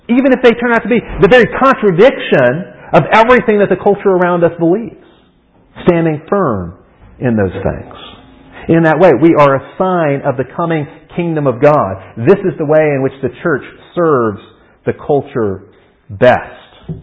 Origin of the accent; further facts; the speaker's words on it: Birmingham, Alabama, United States; Percy was actually born in my hometown of Birmingham.